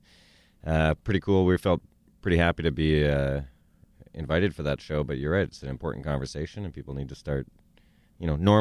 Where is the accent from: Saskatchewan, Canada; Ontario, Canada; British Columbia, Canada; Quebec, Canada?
British Columbia, Canada; Vancouver; growing up in Vancouver, we're huge, Seattle music scene fans.